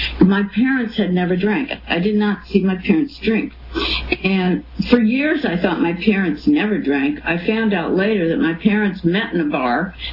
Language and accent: English; Detroit, Michigan, United States; born there; And yes, I was born in Detroit, Michigan, and I was a weird child.